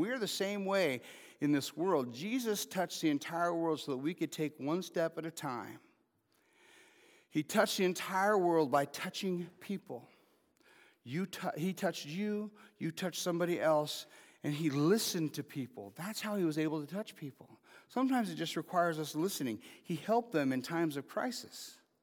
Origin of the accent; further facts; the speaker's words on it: Albany, Oregon, United States; born there; I can't imagine staying within 200 miles from where I was born, because I was born in Albany